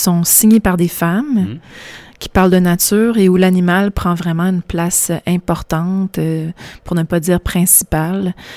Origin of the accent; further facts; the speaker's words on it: Montreal, Quebec, Canada; born there; je suis née à Montréal, mais toutes les fins de semaine, on partait à la campagne. On avait un chalet au bord d'un lac.